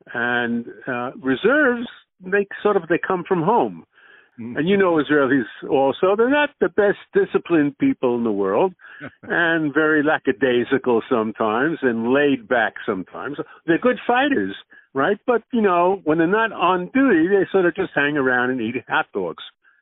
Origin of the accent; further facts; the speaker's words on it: United States; I grew up in America, so perhaps my attitude to the army is a little bit more rigorous and disciplined than other people